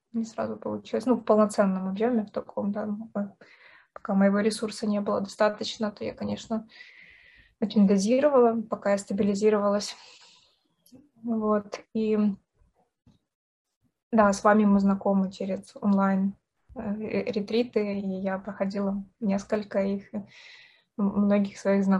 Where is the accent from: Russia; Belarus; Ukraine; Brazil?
Ukraine; Dnipro, Dnipropetrovsk Oblast; прогремели первые взрывы, в том числе в моем родном городе, в Днепре.